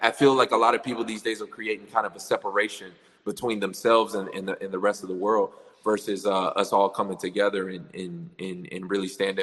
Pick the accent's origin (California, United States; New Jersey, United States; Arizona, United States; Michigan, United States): Michigan, United States; Detroit; growing up in Detroit and being around nothing but black people